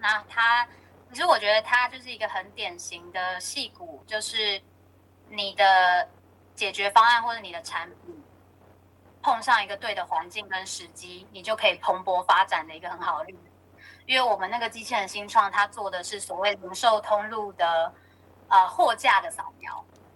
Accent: Taiwan; 我的个性可能从小在台湾，一开始初中、高中读书读怕了

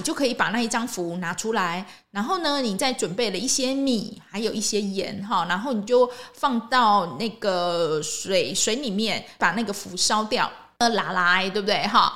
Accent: Taiwan; 事实上这个红线不是只有我们台湾人在戴哦

